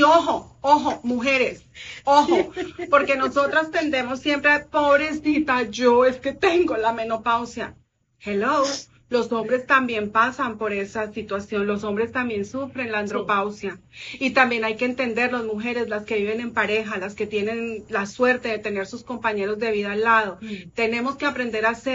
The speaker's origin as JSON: {"language": "Spanish", "country": "Colombia", "moved": "as an adult", "said": "también soy colombiana, llevo 20 años en este país."}